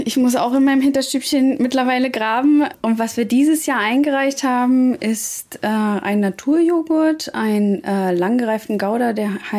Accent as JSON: {"language": "German", "region": "Saxony-Anhalt", "country": "Germany", "tie": "born or raised there", "also_born_or_lived": "Stuttgart / Berlin"}